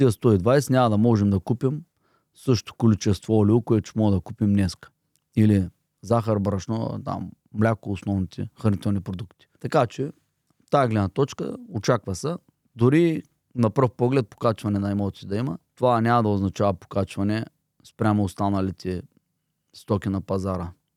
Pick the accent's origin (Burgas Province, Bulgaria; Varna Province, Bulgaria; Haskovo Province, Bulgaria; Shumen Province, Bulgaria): Varna Province, Bulgaria; Varna; аз съм от Варна, основно сме от Варна във фирмата